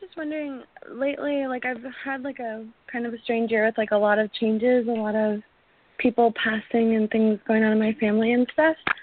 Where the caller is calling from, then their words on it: Nova Scotia, Canada; I'm calling from Nova Scotia, Canada.